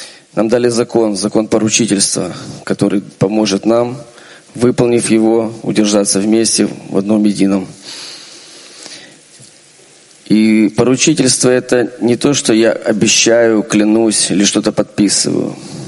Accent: Odesa, Odesa Oblast, Ukraine; из Одессы.

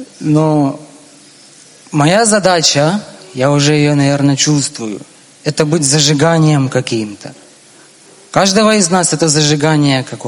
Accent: Lviv, Lviv Oblast, Ukraine; я из Львова. Как Рав недавно вспомнил, это Дикий Запад Украины.

